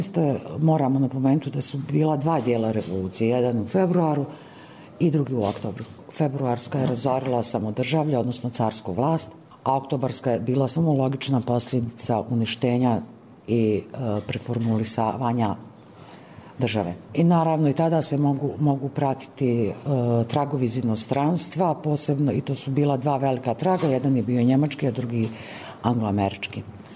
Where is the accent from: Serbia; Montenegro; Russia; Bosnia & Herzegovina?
Russia; Serbian is a second language; A kako kod nas u Rusiji kažu, ekonomija je temelj, a na temelju treba graditi kuću